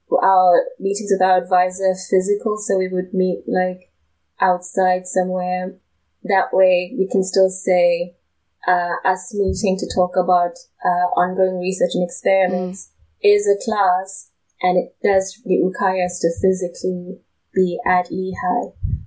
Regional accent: South Africa; I'm from South Africa.

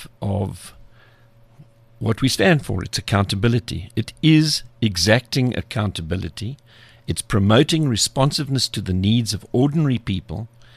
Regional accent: Soweto, Gauteng, South Africa; I'm from Mondial, which is now a suburb of Soweto, I suppose.

